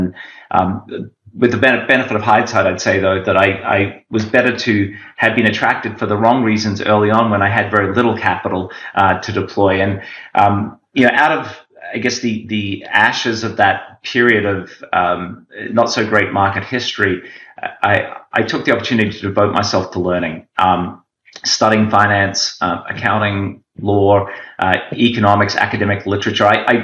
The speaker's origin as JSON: {"language": "English", "country": "Australia", "tie": "born or raised there", "also_born_or_lived": "Papua New Guinea", "said": "I was actually born in Papua New Guinea. The first 6 years were there, and I grew up in Australia thereafter."}